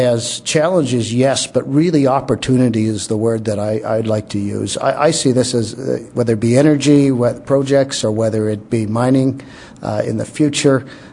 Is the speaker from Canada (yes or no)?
yes; Scarborough, Ontario, Canada; I'm from Scarborough in Toronto